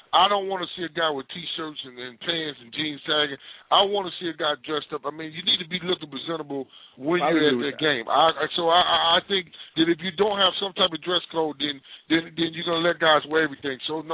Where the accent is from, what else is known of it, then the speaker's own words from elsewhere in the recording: Pine Bluff, Arkansas, United States; I had my homeboys that I grew up with in Pine Bluff that went to the Pro Bowl every year